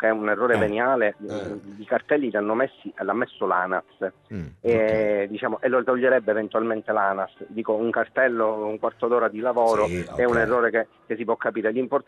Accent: Palermo, Sicily, Italy; sono un palermitano, diciamo, malfidato.

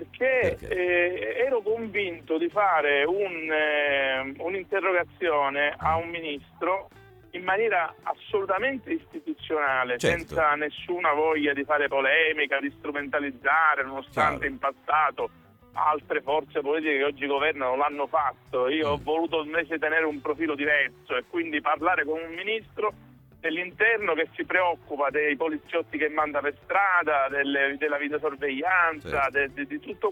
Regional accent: Palermo, Sicily, Italy; siccome a me interessa risolvere il problema da palermitano

